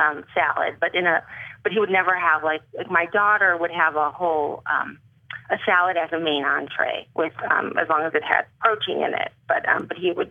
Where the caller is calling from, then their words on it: California, United States; From the Bay Area.